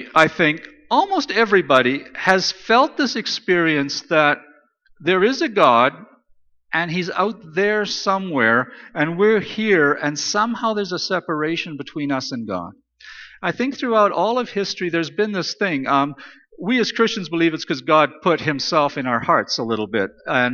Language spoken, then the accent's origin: English; Regina, Saskatchewan, Canada; now in Vancouver, Canada; I grew up in Regina, and then I moved when I finished high school, when I was finished with high school, I moved to Vancouver.